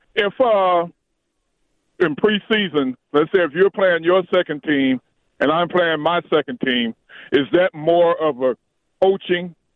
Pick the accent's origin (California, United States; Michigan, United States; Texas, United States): Michigan, United States; And then, yes, I'm from Michigan.